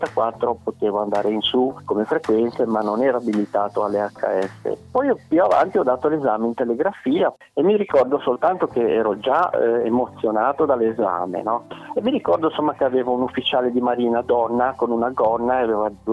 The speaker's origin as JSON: {"language": "Italian", "town": "Genoa", "region": "Liguria", "country": "Italy", "said": "il mio primo lavoro importante in Marconi Italiana a Genova, perché sono di Genova."}